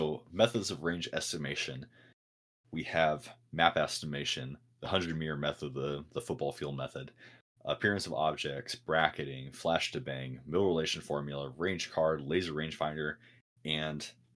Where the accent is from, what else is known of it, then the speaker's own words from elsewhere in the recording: Oregon, United States; I grew up in Oregon, and Crater Lake.